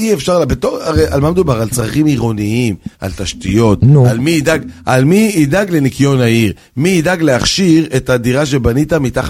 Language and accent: Hebrew; Safed, Northern District, Israel; born there; בעיר הולדתי, שם אנחנו בטוחים בראש העיר, נכון? צפת.